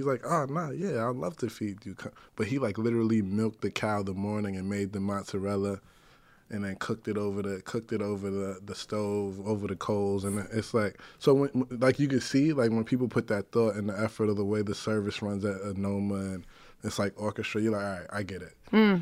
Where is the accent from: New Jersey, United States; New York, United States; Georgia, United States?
New York, United States; Bronx; because I grew up in the North Bronx, so it's a lot of like Jamaicans and West Indian culture.